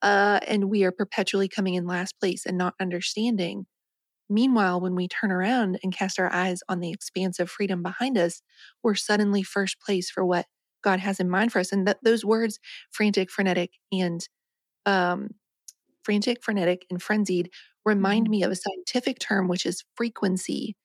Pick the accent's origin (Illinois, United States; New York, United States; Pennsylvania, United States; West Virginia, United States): West Virginia, United States; when I was little growing up in West Virginia and you had like a growth spurt, you're growing just like a weed.